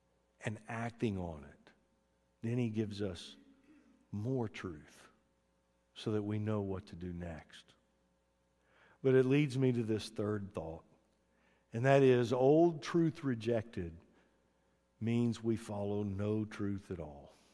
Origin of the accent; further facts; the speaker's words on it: Alabama, United States; I grew up in Alabama, and I remember on my granddaddy's farm, we had septic tanks.